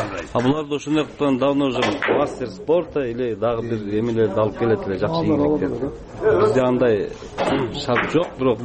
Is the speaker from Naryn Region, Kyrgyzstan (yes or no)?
no; Bishkek, Kyrgyzstan; Биз, например, мен деле Бишкектен келдим.